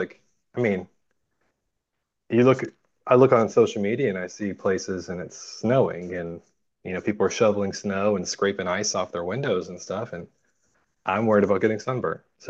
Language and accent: English; North Carolina, United States; moved away as an adult; also born or lived in Montana / Arizona; So I grew up in North Carolina. Once I graduated high school, I left for the Air Force.